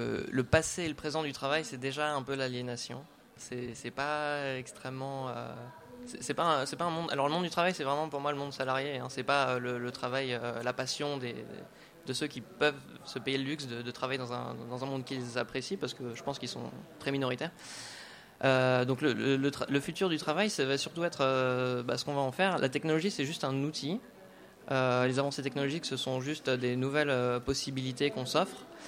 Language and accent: French; France; Par exemple, nous, on est français